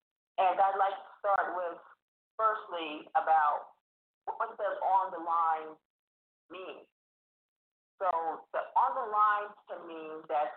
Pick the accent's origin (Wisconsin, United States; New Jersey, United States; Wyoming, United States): New Jersey, United States; Red Bank; now in Kuwait; At present, I'm in Kuwait, and I'm originally from Red Bank, New Jersey, in the United States of America.